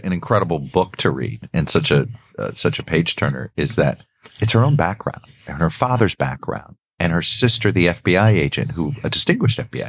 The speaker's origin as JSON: {"language": "English", "town": "Miami", "region": "Florida", "country": "United States", "tie": "born or raised there", "said": "I grew up in Miami. There was something familiar about her"}